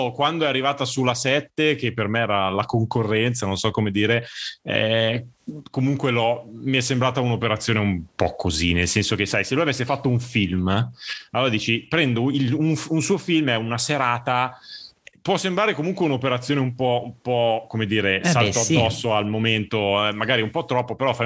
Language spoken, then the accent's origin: Italian; Milan, Lombardy, Italy; Io e te siamo milanesi